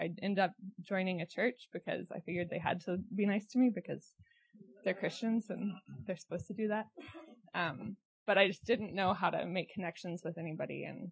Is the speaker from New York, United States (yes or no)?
no; Nacogdoches, Texas, United States; now in Austin, United States; So I'm from Nacogdoches, Texas. There's a few fellow East Texans here. I grew up, I was born and raised there.